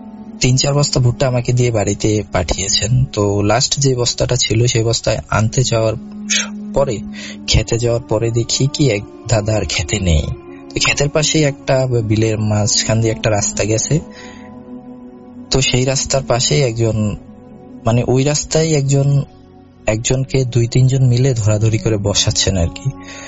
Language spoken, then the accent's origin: Bangla; Shahrasti, Chittagong Division, Bangladesh; now in India; আমার দেশের বাড়ি হচ্ছে বাংলাদেশের চাঁদপুর জেলার শাহরাস্তি থানার কোনো এক গ্রামে। আমি গ্রামের নামটা না নাই বলছি। এখন বর্তমানে আমি থাকি ইন্ডিয়ায়।